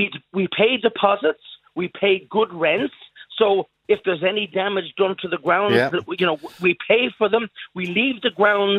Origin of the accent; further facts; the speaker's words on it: Ireland; as an Irish traditional circus can't go on their ground? You know, we've been part of the whole history of Ireland for 150 years.